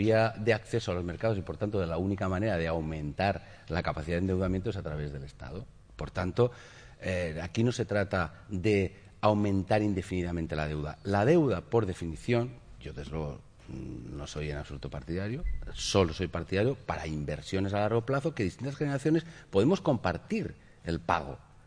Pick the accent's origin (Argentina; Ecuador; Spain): Spain; Valencian Community; los 5 millones de españoles que somos valencianos, no estamos tratados con equidad.